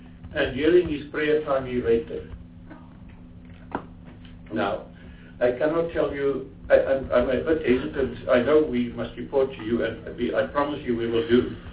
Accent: South Africa; I was very proud that I'm South African and we do not have that.

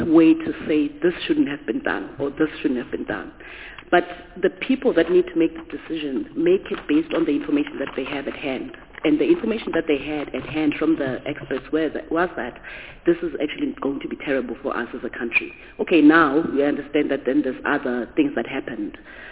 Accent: Eswatini; As I indicated before, I was raised in Swaziland. It's known as one of the capitals of marijuana growing

